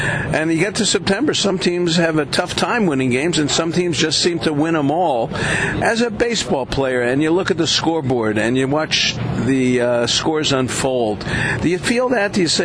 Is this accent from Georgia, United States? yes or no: no; Brooklyn, New York, United States; I grew up like that in Brooklyn. I remember that kind of stuff.